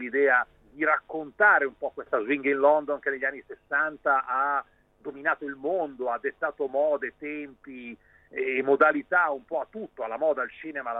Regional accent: Milan, Lombardy, Italy; lui è di Napoli, io sono di Milano

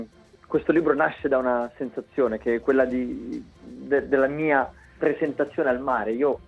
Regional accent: Umbria, Italy; io sono umbro, poi ho viaggiato tantissimo

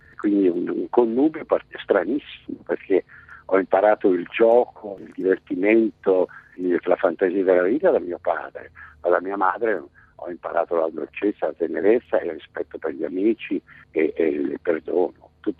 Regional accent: Naples, Campania, Italy; Sono napoletano di papà e di mamma, tutte e due purtroppo andati, ma di due napoletani bellissimi, straordinari.

